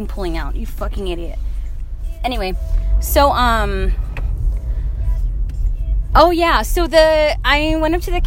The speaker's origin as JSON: {"language": "English", "town": "Los Angeles", "region": "California", "country": "United States", "said": "I was like, no, I'm from Los Angeles."}